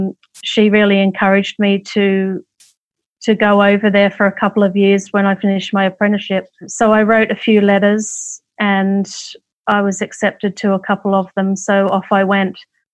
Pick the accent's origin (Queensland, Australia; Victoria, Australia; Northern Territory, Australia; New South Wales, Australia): New South Wales, Australia; Yes, I was country born and raised in the Hunter Valley, and we were farmers